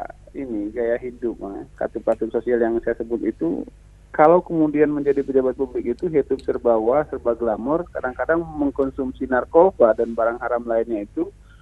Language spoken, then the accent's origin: Indonesian; Aceh, Indonesia; di kampung saya ini ada proyek besar nih